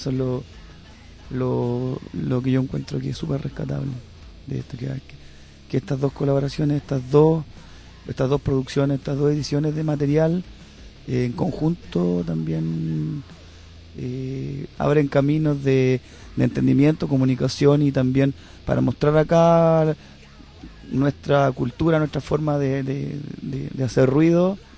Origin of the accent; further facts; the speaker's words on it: Chile; nosotros venimos de Chile, que es el último país de Sudamérica allá abajo.